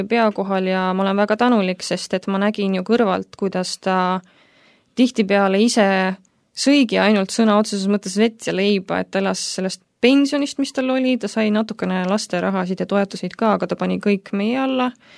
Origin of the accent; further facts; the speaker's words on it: Kohtla-Järve, Ida-Viru County, Estonia; Ja siis me kasvasime Kohtlajärvel üles. Kahetoaline pisikene korter oli, seal kasvasime mina, minu poolvend, sest isad on meil erinevad